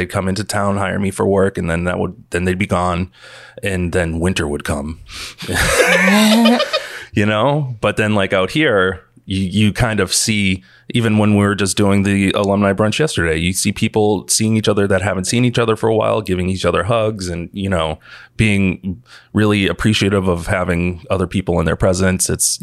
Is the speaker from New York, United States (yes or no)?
no; Boston, Massachusetts, United States; I mean, it makes me think about when I moved back to Boston after college, and I'm from Boston.